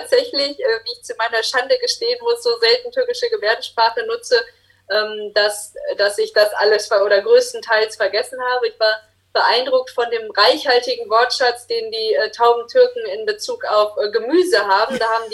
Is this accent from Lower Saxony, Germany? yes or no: no; Düsseldorf, North Rhine-Westphalia, Germany; ich bin ja in Düsseldorf groß geworden und hatte da dann auch, weil ich da angefangen habe, Gebärdensprache zu lernen, auch einige so Düsseldorfer Gebärden da noch drauf